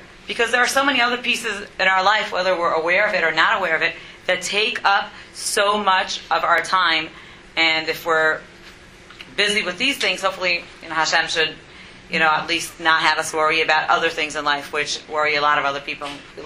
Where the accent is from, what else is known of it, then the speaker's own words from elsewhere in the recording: Houston, Texas, United States; I'm from Houston.